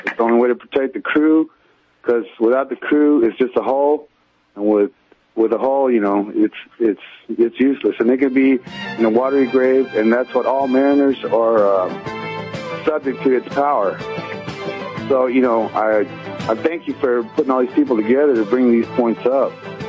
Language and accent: English; Texas, United States; being American. And I grew up in, I was born in Texas and grew up in North Texas